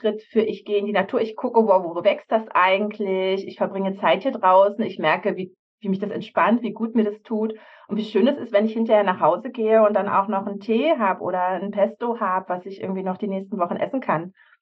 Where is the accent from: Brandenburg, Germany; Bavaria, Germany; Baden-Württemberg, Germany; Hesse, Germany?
Brandenburg, Germany; bin ich im Havelland aufgewachsen, bei Berlin, ziemlich grün, im Niemandsland so ein bisschen, da ist so irgendwo im Nirgendwo. Und bin dann nach Berlin gegangen, nach dem Abitur